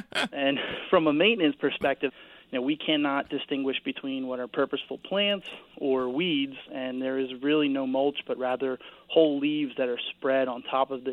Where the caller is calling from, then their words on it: Marlton, New Jersey, United States; I am from Marlton, New Jersey.